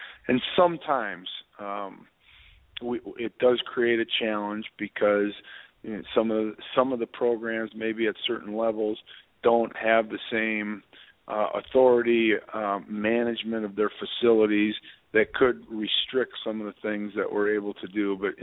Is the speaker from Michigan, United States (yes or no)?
yes; Michigan, United States; I grew up in the Detroit area, and even from being a really young kid, I used to watch CBC and Hockey Night in Canada